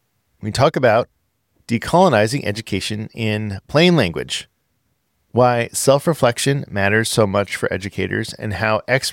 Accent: California, United States; now in Georgia, United States; I mean, I grew up in California, so it's not like I was not, used to the desert.

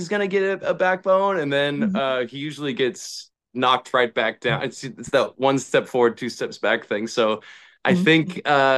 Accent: Alaska, United States; I came from Alaska and it was pouring down rain yesterday

